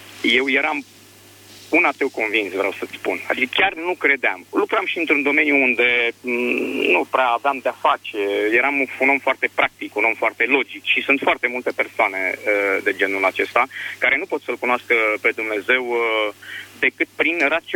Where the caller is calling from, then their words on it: Bucharest, Romania; sunt din București.